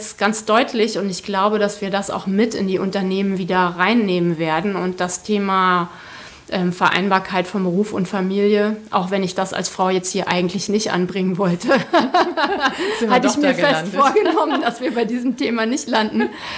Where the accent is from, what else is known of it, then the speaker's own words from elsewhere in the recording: Hesse, Germany; ich komme wirklich aus dem Dorf im Zonenrandgebiet, wo diese Eigenschaften ganz besonders nochmal potenziert vorkommen. Aber wenn man einmal das Herz der Nordhessen gewonnen hat